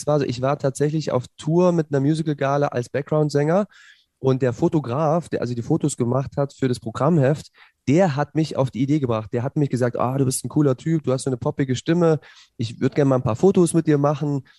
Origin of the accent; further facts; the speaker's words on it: Zwickau, Saxony, Germany; in Zwickau in Sachsen, wo ich aufgewachsen bin.